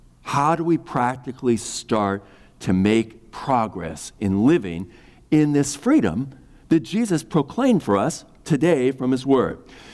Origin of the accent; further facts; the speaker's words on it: Kansas City, United States; I grew up in Kansas City